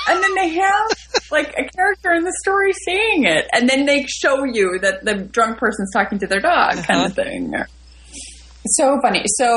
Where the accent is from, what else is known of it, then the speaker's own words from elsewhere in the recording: Chicago, Illinois, United States; I'm like, I grew up in Chicago, never heard of it.